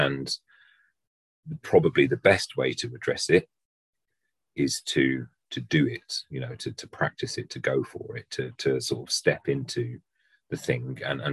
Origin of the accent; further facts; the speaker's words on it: Wolverhampton, West Midlands, United Kingdom; born there; Although I live in South London now, and I have done for the last 15 years or so, I'm not from here. I was born in the West Midlands. I was born in Wolverhampton.